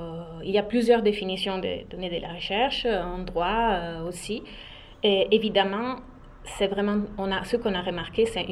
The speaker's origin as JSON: {"language": "French", "country": "Italy", "second_language": "French", "said": "J'ai un parcours de formation en Italie, je suis italienne et je me suis formée en philosophie et linguistique informatique en Italie, donc à Bologne, après à Turin."}